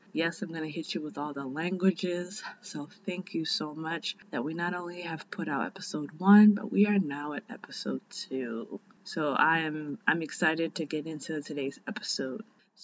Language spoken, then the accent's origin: English; New Jersey, United States; now in South Korea; how I came from New Jersey to South Korea